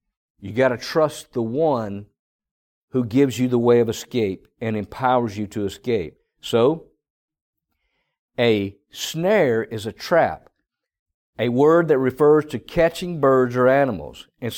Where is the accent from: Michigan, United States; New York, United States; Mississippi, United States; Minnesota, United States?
Mississippi, United States; I remember years ago, my brother and I grew up in the Mississippi Delta.